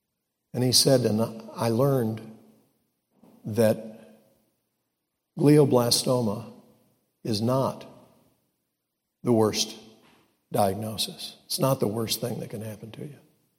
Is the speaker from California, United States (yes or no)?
no; Illinois, United States; born there; I was born right outside Chicago, so I'm not really against that.